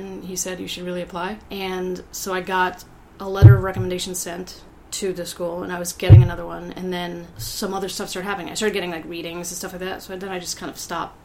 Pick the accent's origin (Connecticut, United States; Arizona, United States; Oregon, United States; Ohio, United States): Connecticut, United States; New Haven; I grew up right outside New Haven, near Yale.